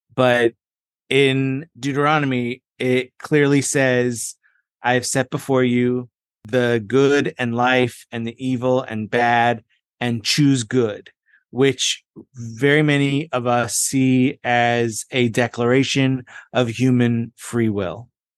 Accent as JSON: {"language": "English", "town": "Cincinnati", "region": "Ohio", "country": "United States", "tie": "born or raised there", "said": "When I was growing up in Cincinnati, there were two movies that we had on VHS"}